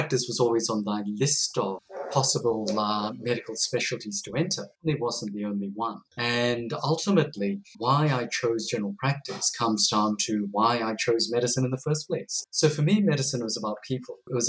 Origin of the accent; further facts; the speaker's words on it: Australia; My parents came to Australia. My father, of course, as a doctor, came here, worked here as a general practitioner. I grew up in Australia, did all my school, most of my school years here, and of course, university at Sydney University.